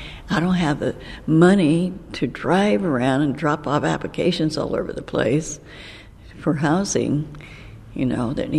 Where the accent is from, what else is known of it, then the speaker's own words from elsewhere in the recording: Oakland, California, United States; I'm from Oakland, born and raised.